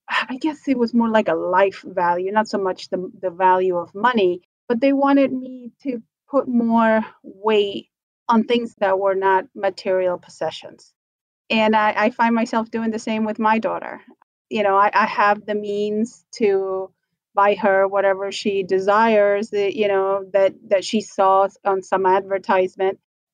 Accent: Buenos Aires, Argentina; So I was born in Argentina, from Buenos Aires originally.

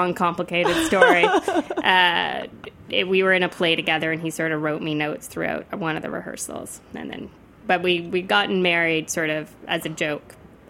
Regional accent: Toronto, Ontario, Canada; born or raised there; moved away as an adult

